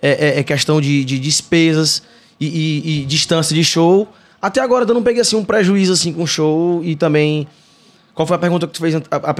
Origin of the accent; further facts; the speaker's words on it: Santo Inês, Maranhão, Brazil; born there; Nasci em Santo Inês.